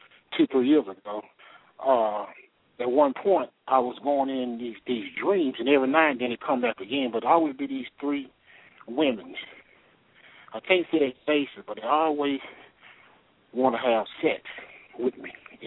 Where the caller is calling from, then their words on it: Tuscaloosa, Alabama, United States; I'm calling from Tuscaloosa, Alabama.